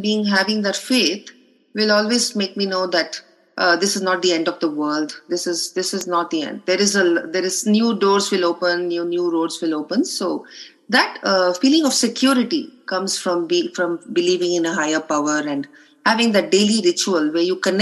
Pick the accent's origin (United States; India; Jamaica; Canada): India; Kolkata, West Bengal; I'm from Calcutta to Delhi.